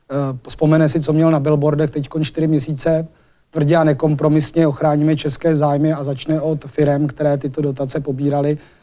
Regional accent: Liberec Region, Czechia; Já jsem z Libereckého kraje, tak tam toho je plno.

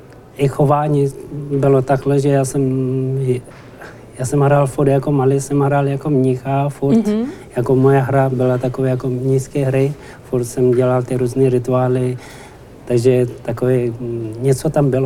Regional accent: India; Ano, já jsem vyrůstal v Indii, přesně tak. Ano, já jsem vyrůstal v Indii

